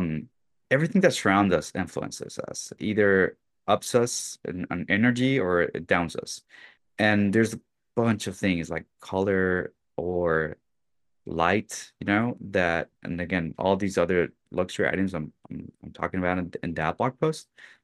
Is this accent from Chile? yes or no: yes; Chile; now in Miami, United States; because I'm actually from Chile, my background is from Chile.